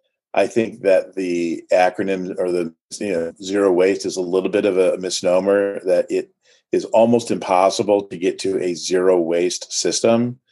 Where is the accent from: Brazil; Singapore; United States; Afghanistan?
United States; Rochester; when I would tell them I was from Rochester, they would say it's a nice mid-major city. It's conservative, generally speaking.